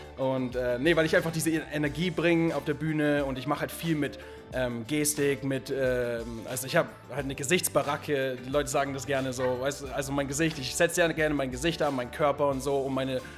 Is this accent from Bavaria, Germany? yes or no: yes; Augsburg, Bavaria, Germany; Ich komme aus Augsburg, also nicht so weit her